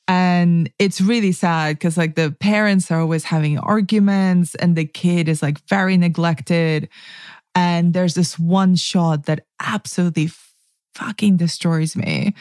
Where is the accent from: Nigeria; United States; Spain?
Spain; So I grew up in Spain. And okay. I moved there when I was very, very small, and I started school there, and I didn't know the language.